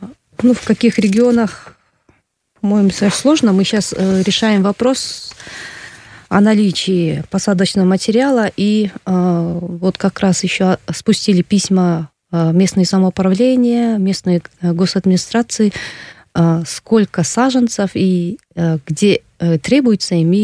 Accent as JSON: {"language": "Russian", "country": "Kyrgyzstan", "said": "А мы как бы из Кыргызстана"}